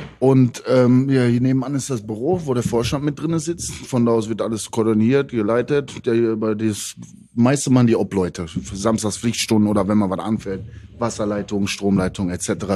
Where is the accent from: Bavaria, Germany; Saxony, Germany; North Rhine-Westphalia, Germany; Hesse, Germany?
North Rhine-Westphalia, Germany; Bottrop; Gebürtiger Bottropper. Mein Leben lang und das wird auch immer so bleiben.